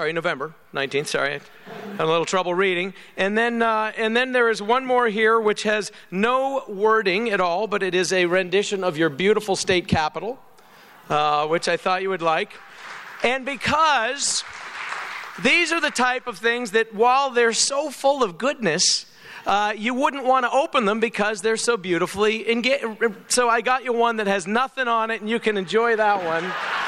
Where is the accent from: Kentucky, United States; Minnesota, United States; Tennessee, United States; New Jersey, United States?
Kentucky, United States; I'm from Kentucky.